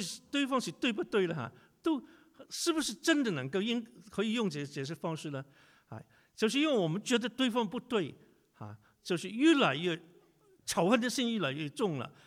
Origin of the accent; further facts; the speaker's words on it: China; 我们中国人来讲呢、啊在国内也稍微好一点